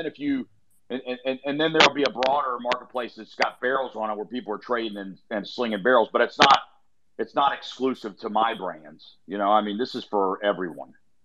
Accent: North Carolina, United States; Listen, I'm from North Carolina, so I'll go to North Carolina and hang out

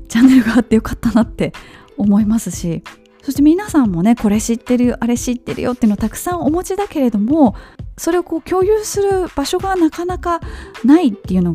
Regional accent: Kobe, Hyogo, Japan; 私の実家の本当に近所で、近所のおばちゃんたちは

